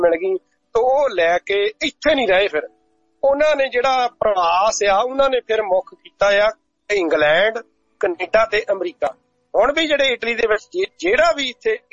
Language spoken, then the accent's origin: Punjabi; Dosanjh Kalan, Punjab, India; ਦੋਸਾਂਝ ਕਲਾਂ ਪਿੰਡ ਦੇ ਲੋਕਾਂ ਨੇ ਵੱਧ ਚੜ ਕੇ ਹਿੱਸਾ ਪਾਇਆ, ਤੇ ਮੈਂ ਉਸ ਧਰਤੀ ਦੇ ਉੱਤੇ ਜੰਮਿਆ ਪਲਿਆ ਆ ਤੇ ਉਥੋਂ ਦੀ ਵਿਰਾਸਤ ਨੂੰ ਮੈਂ ਅੱਗੇ ਤੋਰਨ